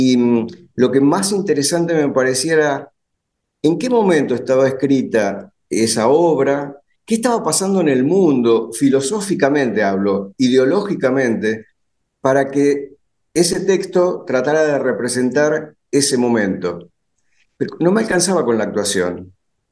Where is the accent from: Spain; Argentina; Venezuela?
Argentina; 25 de Mayo, Buenos Aires Province; yo soy de 25 de Mayo, provincia de Buenos Aires